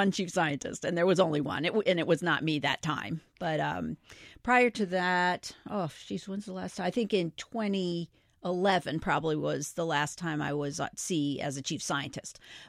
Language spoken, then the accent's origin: English; Rockport, Massachusetts, United States; That stems back to my growing up in Rockport, Massachusetts.